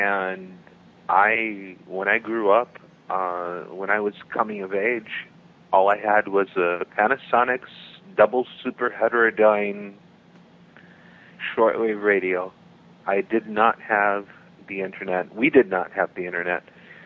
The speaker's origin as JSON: {"language": "English", "region": "São Paulo", "country": "Brazil", "said": "But to this day, it's interesting that in Americana, in my home state of São Paulo, they still speak English at home, but they speak Portuguese abroad."}